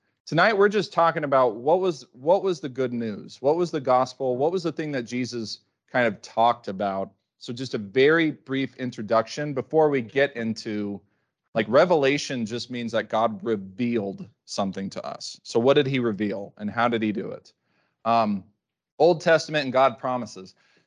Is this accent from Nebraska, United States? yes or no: yes; Morse Bluff, Nebraska, United States; I'm from Morse Bluff, Nebraska. It's by North Bend.